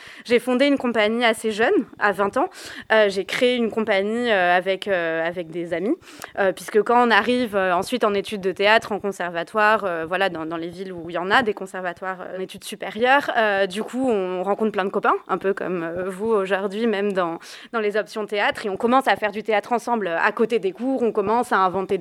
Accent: Toulouse, Occitanie, France; now in Seine-Saint-Denis, France; Donc, je suis née au début des années 90. J'ai grandi à Toulouse. Et aujourd'hui, je suis basée dans le 93 en région parisienne

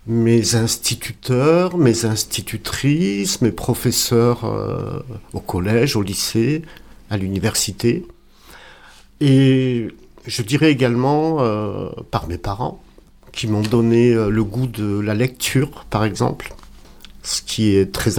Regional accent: Auvergne-Rhône-Alpes, France; Alors, je suis né en Haute-Savoie, justement.

